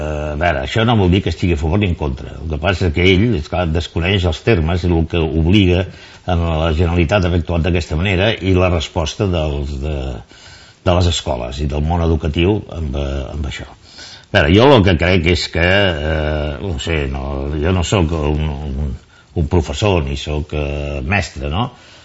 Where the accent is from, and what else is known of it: Catalonia, Spain